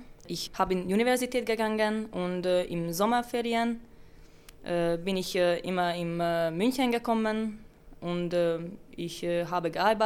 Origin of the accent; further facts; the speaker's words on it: Hungary; German is a second language; now in Sulz am Neckar, Germany; Ich komme aus Ungarn.